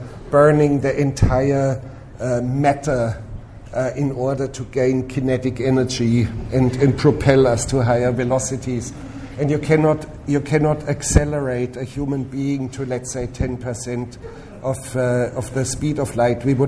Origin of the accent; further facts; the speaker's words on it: Bavaria, Germany; and I grew up in the Bavarian mountains, and I literally grew up on skis.